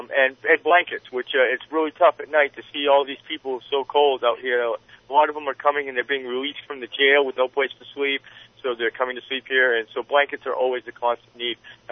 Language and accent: English; Maine, United States; I mean, even my home state of Maine has legalized some small amounts of recreational marijuana